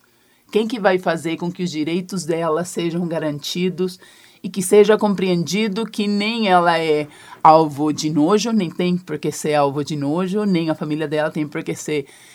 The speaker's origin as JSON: {"language": "Portuguese", "country": "Venezuela", "second_language": "Portuguese", "lives_now": "Londrina, Brazil", "said": "Ah, sou venezuelana, se alguma coisa no sotaque vocês perceberam é por conta disso"}